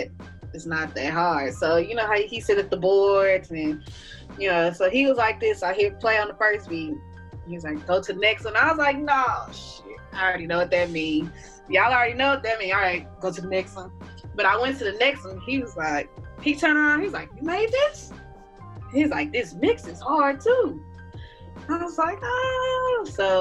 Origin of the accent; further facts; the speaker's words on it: Houston, Texas, United States; And I was like, yeah, I'm from Houston.